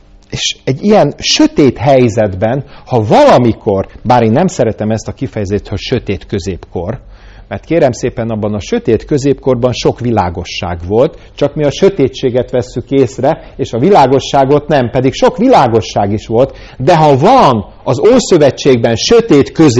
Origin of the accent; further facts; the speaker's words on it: Budapest, Hungary; amikor én is annak idején lekerültem Miskolcra, Budapesten nevelkedtem föl